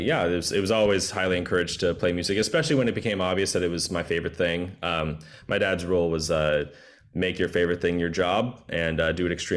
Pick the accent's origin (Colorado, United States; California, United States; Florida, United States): California, United States; San Diego; Very fond memories of growing up in San Diego. It's a beach town. You can see the ocean from my parents' house.